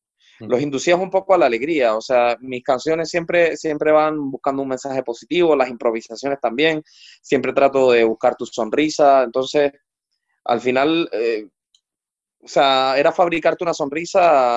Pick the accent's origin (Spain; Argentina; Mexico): Spain; Canary Islands; yo crecí con el punto cubano. Yo desde pequeño me sentaba, soy canario, y me sentaba en la rodilla de mi abuela